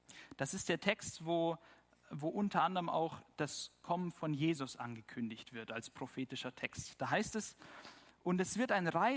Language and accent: German; Germany; Und wir als Deutsche, geprägt von der lateinischen Sprache